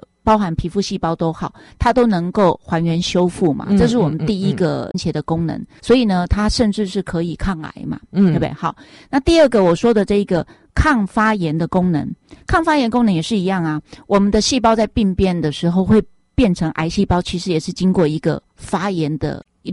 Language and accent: Chinese; Taiwan; 我们台湾人，好，包括我们亚洲人，我们就属于黄种人嘛。